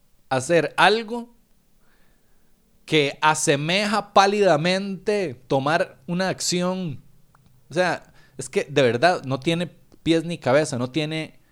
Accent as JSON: {"language": "Spanish", "country": "Costa Rica", "said": "Somos buenos costarricenses"}